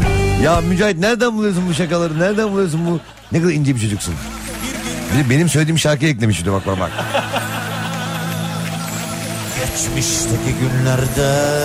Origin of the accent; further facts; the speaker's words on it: Istanbul, Turkey; Bizi çünkü İstanbul'da doğduk büyüdük ama annemizin babamızın memleketine götürdüler, o güzel toprakları gezdirdiler. Rahmetli anneciğim Reşadiye, babam Niksarlı, ömrüne bereket babacığım.